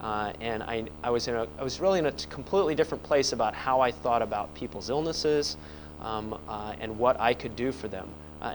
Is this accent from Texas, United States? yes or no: yes; Houston, Texas, United States; I was raised in Texas, in Houston, Texas, so the southern part of Texas